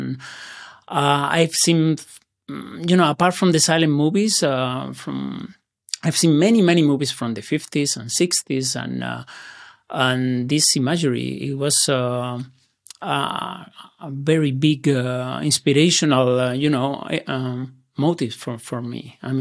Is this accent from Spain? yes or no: yes; Granada, Andalusia, Spain; English is a second language; My hometown.